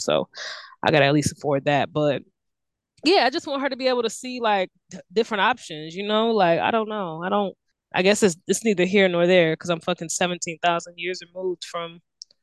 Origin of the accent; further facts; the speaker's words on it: Washington, United States; I grew up in Washington. There wasn't a black culture.